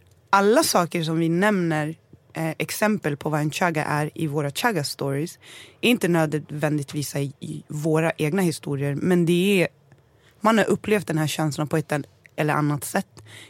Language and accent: Swedish; Stockholm, Stockholm County, Sweden; Jag är från Stockholm.